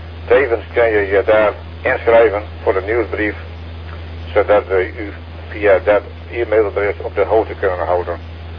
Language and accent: Dutch; Eindhoven, North Brabant, Netherlands; 34 jaar, uit Eindhoven.